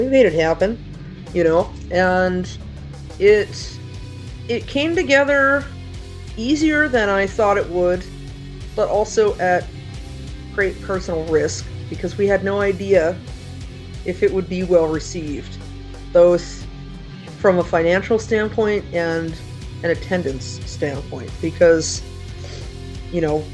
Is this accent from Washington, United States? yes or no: yes; Seattle, Washington, United States; And I grew up in Ballard, in Seattle, coming up in the all-ages music scene during the very unfortunate years that were governed by the Teen Dance Ordinance.